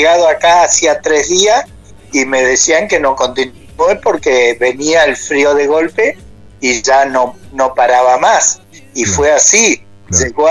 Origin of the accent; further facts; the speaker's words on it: Ushuaia, Tierra del Fuego, Argentina; now in United States; Yo cuando salí de Argentina pensé que había pasado por todos los fríos, que no habría más frío que eso, cuando salí de Ushuaia, ¿no?